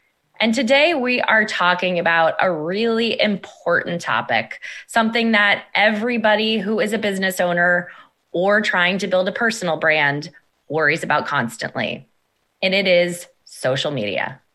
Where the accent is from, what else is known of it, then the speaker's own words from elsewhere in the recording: California, United States; now in Boston, United States; I find myself living in Boston and I keep gravitating towards finding California natives since I grew up in the Bay Area as well.